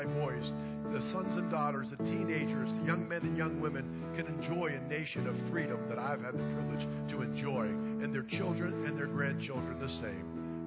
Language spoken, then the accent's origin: English; Pennsylvania, United States; And they find out we're from Pennsylvania.